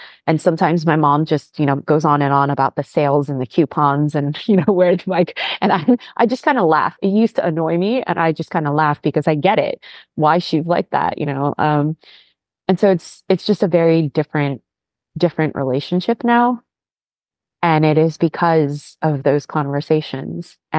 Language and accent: English; Maryland, United States; moved away as an adult; also born or lived in California; I was born and raised in Maryland. I left in 2008, and I moved all the way from here to California.